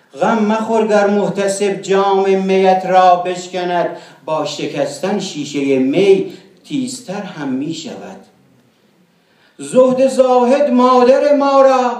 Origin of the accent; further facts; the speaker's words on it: Fuman, Gilan, Iran; accent: Gilaki; من دهاتی زاده ای از فومنم لهجه دارم گیلکی زر میزنم